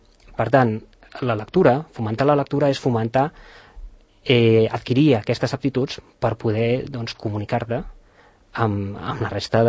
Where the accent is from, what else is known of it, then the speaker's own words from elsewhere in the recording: Barcelona, Catalonia, Spain; born there; also born or lived in Sant Cugat; jo és cert que vaig néixer a Barcelona, però els meus avis vivien aquí a Sant Cugat, teníem aquí una casa amb un hort. I jo els caps de setmana i les meves vacances d'estiu sempre les passava aquí a Sant Cugat